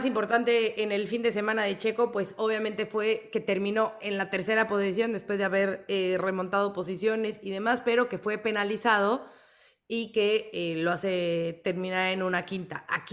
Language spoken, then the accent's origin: Spanish; Mexico; como fan mexicana